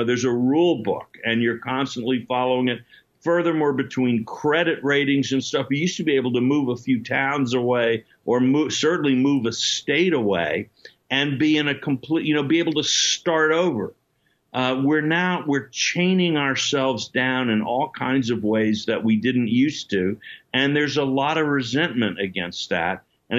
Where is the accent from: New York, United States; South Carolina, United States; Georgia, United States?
South Carolina, United States; born there; And, you know, I was born in South Carolina in 1952. I know a thing or two about the white South.